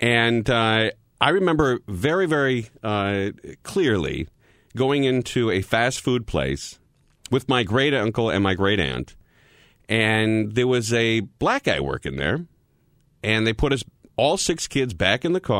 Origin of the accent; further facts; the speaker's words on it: California, United States; I was coming from California where people were a little more open to, you know, talking about race and interacting with other races.